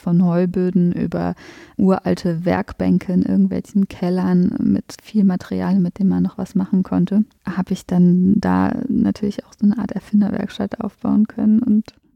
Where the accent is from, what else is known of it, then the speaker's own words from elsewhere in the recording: Eifel, Germany; Ich bin ja in der Eifel aufgewachsen. Also nachdem wir dann aus den WGs mit diesem anderen Kind ausgezogen sind, sind wir zurück in die Eifel, in das Heimatdorf meiner Mutter.